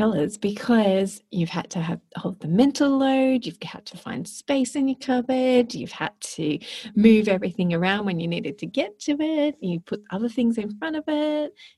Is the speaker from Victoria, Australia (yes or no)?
yes; Melbourne, Victoria, Australia; And I know where that's filmed in Melbourne. Aww. That's how much I love my hometown.